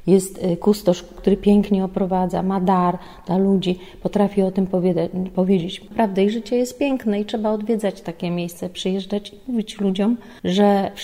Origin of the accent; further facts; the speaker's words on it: Wrocław, Lower Silesian Voivodeship, Poland; jestem z Wrocławia